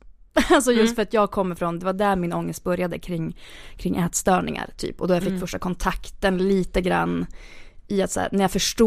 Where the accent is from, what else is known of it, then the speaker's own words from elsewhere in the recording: Piteå, Norrbotten County, Sweden; Jag bara, jag är från Piteå.